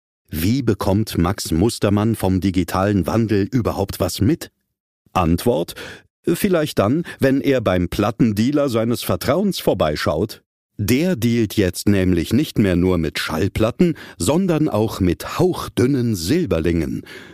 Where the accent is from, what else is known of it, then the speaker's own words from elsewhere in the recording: East Germany, Germany; Ich bin in der DDR aufgewachsen